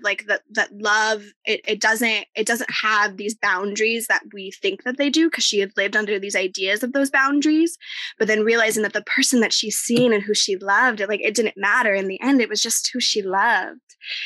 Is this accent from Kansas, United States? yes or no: no; Idaho, United States; Cause I grew up in Idaho for the most part.